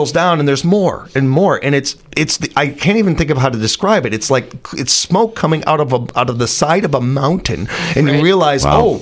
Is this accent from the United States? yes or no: yes; Chicago, Illinois, United States; now in California, United States; I felt like growing up in Chicago, I seen and dealt with just about every darn thing, and I could handle just about anything.